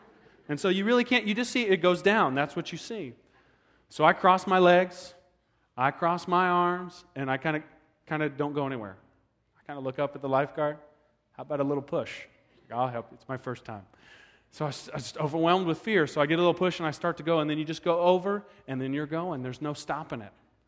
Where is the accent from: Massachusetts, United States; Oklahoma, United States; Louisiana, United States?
Oklahoma, United States; now in Fresno, United States; You know, for me growing up in Oklahoma, it was hot, like here in Fresno